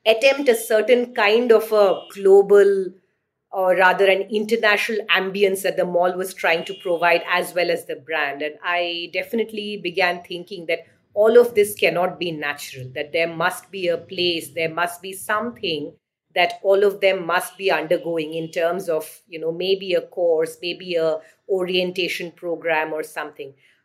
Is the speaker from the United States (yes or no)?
no; Kerala, India; my professional life has pretty much been in Delhi, but I'm a Bengali and I was born and brought up in Kerala. I studied in Delhi University and then later in Jawaharlal Nehru University before going off to Geneva for my PhD.